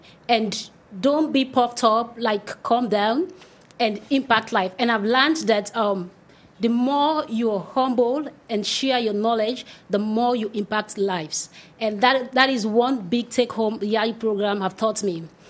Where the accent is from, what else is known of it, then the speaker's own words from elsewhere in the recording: Sierra Leone; from Sierra Leone.